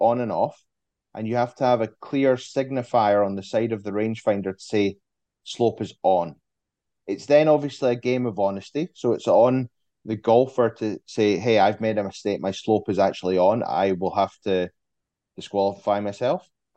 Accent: Scotland, United Kingdom; it's funny, we like, being Scottish, we love to play golf quickly.

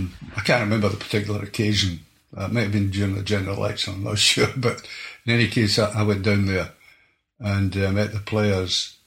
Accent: Scotland, United Kingdom; born there; who lived not very far away from where I was born in the Bowery.

